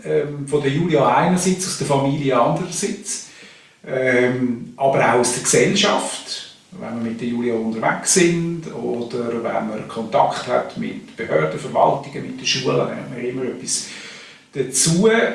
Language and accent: German; Jona, St. Gallen, Switzerland; Von der Lebensqualität her ist es sehr vergleichbar mit dem, was wir auch hatten, Jona, wo ich aufgewachsen bin.